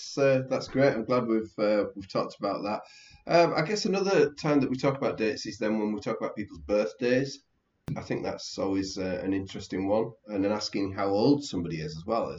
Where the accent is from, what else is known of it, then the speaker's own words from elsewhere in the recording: England, United Kingdom; as an English person, to not pronounce the H.